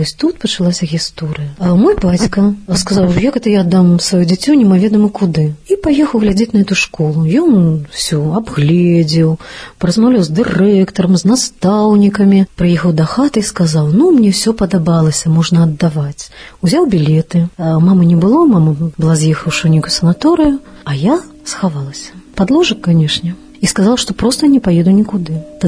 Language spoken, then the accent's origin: Belarusian; Brest, Brest Region, Belarus; Я нарадзілася ў Берасці. Мой бацька вайсковец, маці, медсестра таксама працавала ў вайсковым шпіталі. І вот мы жылі ў закрытым горадзе на той час, на цудоўнай вуліцы імя Героя Абароны Брэсцкай крэпасці.